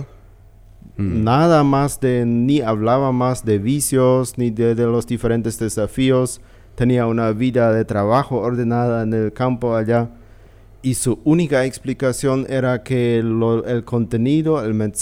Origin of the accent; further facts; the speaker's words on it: Chaco, Argentina; Pero juntos todos somos chaqueños y juntos queremos convivir y seguir creciendo juntos aquí también